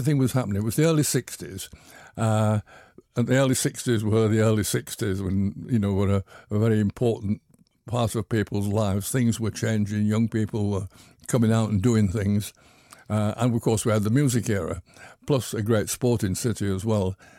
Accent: Dewsbury, Yorkshire and the Humber, United Kingdom; now in Liverpool, United Kingdom; I'm from Yorkshire originally, but most of my life has been here in Liverpool, certainly more than 50 years now.

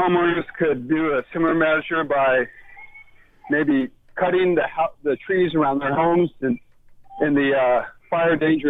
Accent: California, United States; now in Kansas City, United States; I'm actually from the Bay Area, and I was just wondering if we could take a proactive approach to this.

